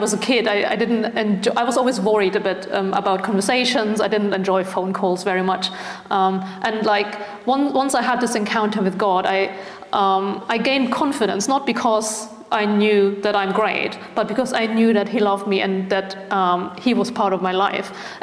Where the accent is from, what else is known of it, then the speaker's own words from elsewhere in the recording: Germany; So I grew up in Germany, but grew up in a Christian family.